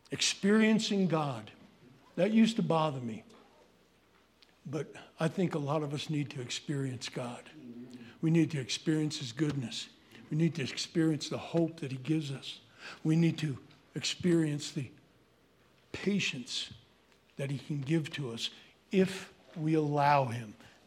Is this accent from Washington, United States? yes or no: no; New York, United States; I'm a New Yorker